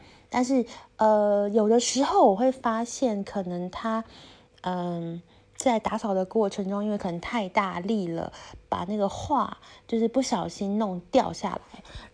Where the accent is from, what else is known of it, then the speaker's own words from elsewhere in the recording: Taiwan; moved away as an adult; now in Europe; 我是台湾人，所以我们一直以来都是用很简单的语言在请管理人来传话